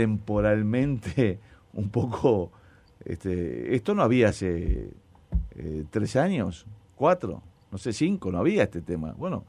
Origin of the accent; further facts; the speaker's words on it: Uruguay; en el otro somos todos los uruguayos